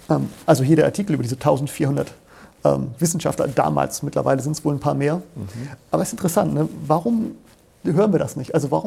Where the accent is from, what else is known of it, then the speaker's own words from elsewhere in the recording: Germany; Ich meine, wir als Deutsche das Weltklima verändern.